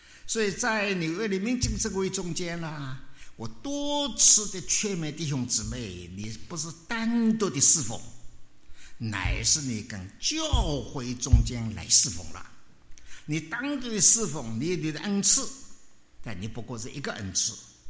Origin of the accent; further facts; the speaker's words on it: China; 我们中国人呢，福若寿，对吧？我们中国人很注重福的。